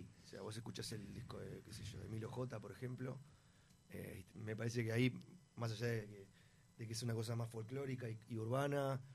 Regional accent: Buenos Aires, Argentina; moved away; Yo me crié primero en Buenos Aires.

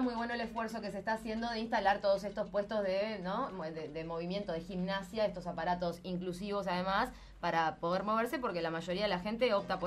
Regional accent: Uruguay

